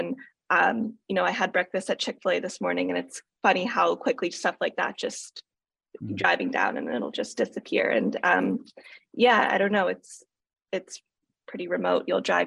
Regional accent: Charlotte, North Carolina, United States; I'm from Charlotte, actually. And so it kind of speaks to the small world that I think is some parts of the South.

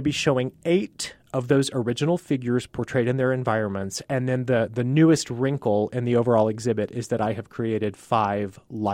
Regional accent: Las Cruces, New Mexico, United States; now in El Paso, United States; You know, I am from Las Cruces, but I consider El Paso

